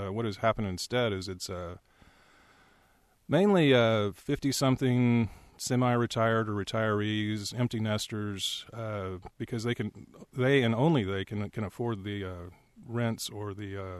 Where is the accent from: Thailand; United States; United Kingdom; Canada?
United States; Houston, Texas; also born or lived in Nashville, United States; I grew up in Houston, kind of a old family by Houston standards, meaning my grandparents moved here. But I spent a lot of my childhood in Nashville